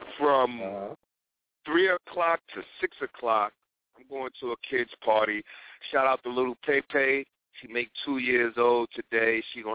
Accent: New York, United States; You know me. I'm from New York.

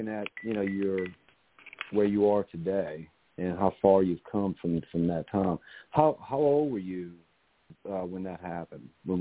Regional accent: New Orleans, Louisiana, United States; it's kind of crazy down here. I'm from New Orleans, okay?

